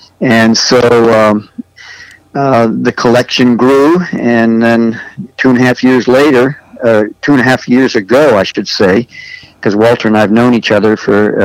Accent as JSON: {"language": "English", "region": "Alberta", "country": "Canada", "tie": "born or raised there", "said": "I'd left home when I was 17. I grew up in Alberta, Canada."}